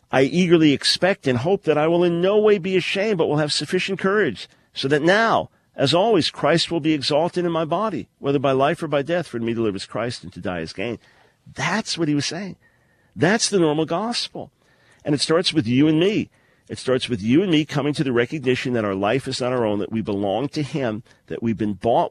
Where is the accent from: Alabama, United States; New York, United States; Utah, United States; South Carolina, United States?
New York, United States; right before my 7th birthday, we moved to Long Island, and then I grew up on Long Island and lived there, met Nancy there.